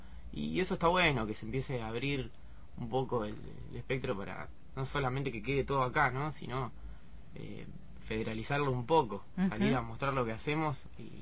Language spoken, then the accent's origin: Spanish; Olavarría, Buenos Aires Province, Argentina; Yo soy de Olavarría. Y a mí también me gustaría llevar las producciones a mi ciudad